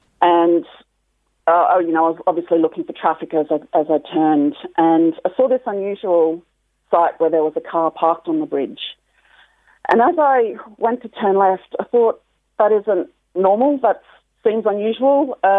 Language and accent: English; Australia; now in Ireland; I'm actually from Australia.